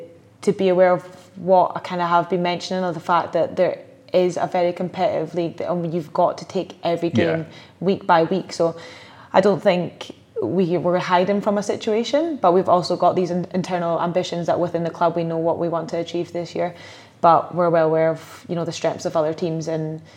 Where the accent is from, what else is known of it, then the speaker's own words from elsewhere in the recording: Scotland, United Kingdom; yeah, obviously being Scottish, I was well aware of it being here